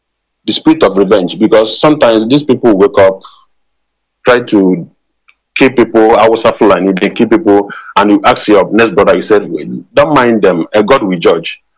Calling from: Aba, Abia, Nigeria; I'm calling from Aba.

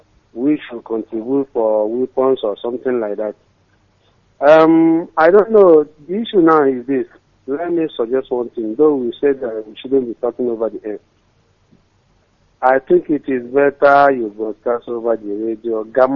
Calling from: Enugu, Enugu State, Nigeria; from Enugu.

